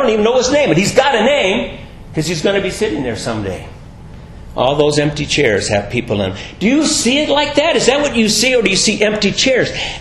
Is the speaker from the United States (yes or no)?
yes; California, United States; We grew up in Orange County. Orange trees everywhere. You could buy an acre of ground for whatever.